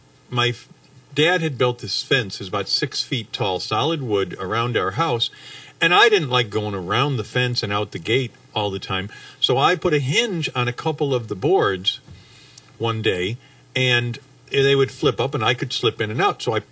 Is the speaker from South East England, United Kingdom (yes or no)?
yes; Dartford, South East England, United Kingdom; my dad was stationed in England after the war, and so I grew up in Dartford, England is the name of the town. And I grew up at 1701 Westgate